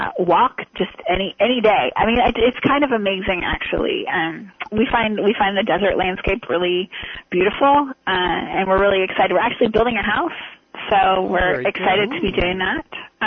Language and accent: English; Pacific Northwest, United States; now in Lake Havasu City, United States; Yeah. I'm from the Pacific Northwest.